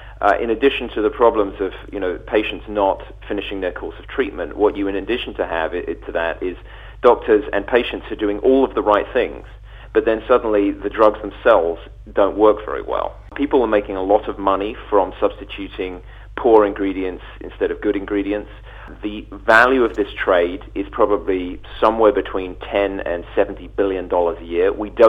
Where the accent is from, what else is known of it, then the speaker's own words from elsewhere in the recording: United Kingdom; now in United States; And I'm a Brit living in America